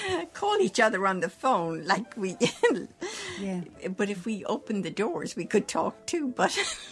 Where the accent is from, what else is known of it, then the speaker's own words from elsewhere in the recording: Cork, Munster, Ireland; I'm from Cork City.